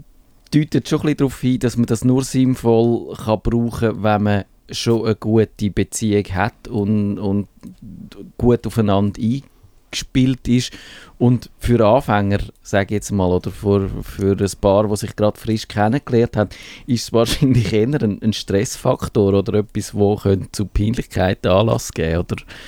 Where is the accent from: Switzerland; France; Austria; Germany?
Switzerland; Zurich; woher ich komme, aus dem Zürcher Wieland, wo die sexuelle Revolution, glaube ich, ausgeblieben ist